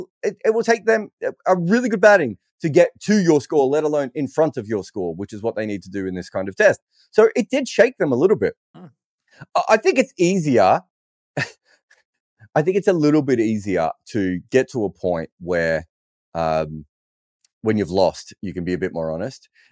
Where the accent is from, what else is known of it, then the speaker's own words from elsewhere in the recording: Australia; I mean, I grew up in Australia.